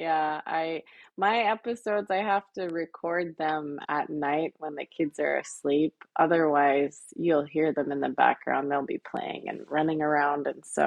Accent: Bethel, Alaska, United States; now in Soldotna, United States; I'm originally from Bethel, but I live here in Soldotna.

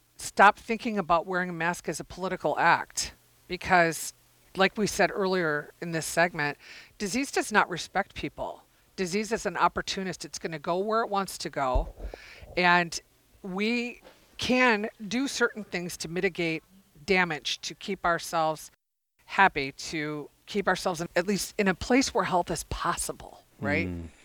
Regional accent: Michigan, United States; Well, I get into my home state of Michigan and I stop for gas.

